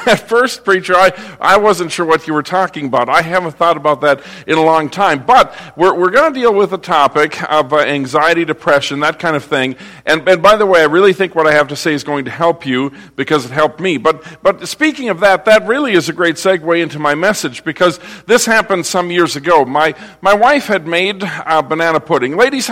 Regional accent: Minneapolis, Minnesota, United States; I'm from Minnesota. I grew up in Minneapolis, the metropolitan area. Did a lot of hunting up north.

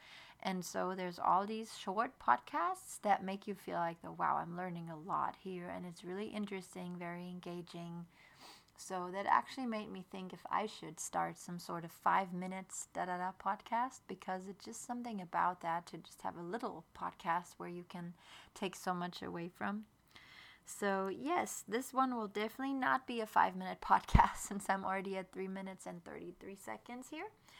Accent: Germany; I am from Germany. I was born and raised there, and my husband, though, is Floridian, so we have two cultures represented in our family, and we also speak both languages

